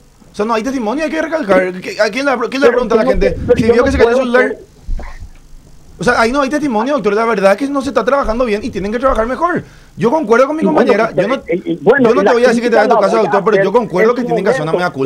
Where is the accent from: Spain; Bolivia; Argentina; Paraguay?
Paraguay; como paraguayo